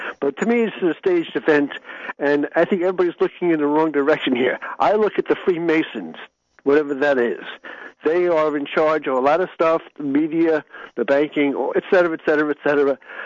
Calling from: New Jersey, United States; from New Jersey.

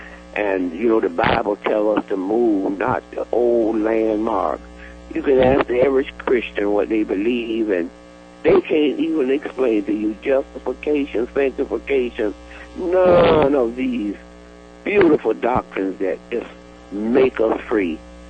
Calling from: Tampa, Florida, United States; Tampa, Florida.

